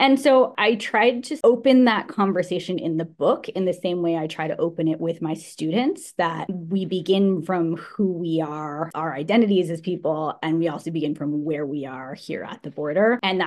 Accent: East Coast, United States; So I am a white U.S. born woman identified person, and I grew up in the East Coast

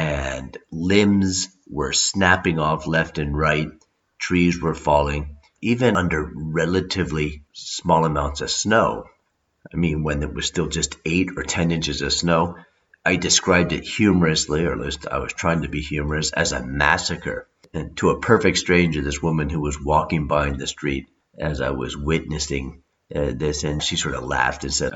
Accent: Connecticut, United States; now in Mexico; Now, I was impressed by that because that was nearly 10 years before my hometown back in Connecticut was founded.

